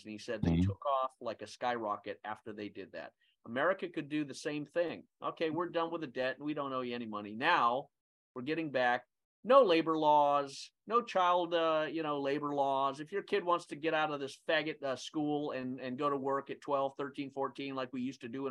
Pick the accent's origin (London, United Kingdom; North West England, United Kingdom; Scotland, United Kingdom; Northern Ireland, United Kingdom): Scotland, United Kingdom; born there; And I was born in Scotland with Scottish family.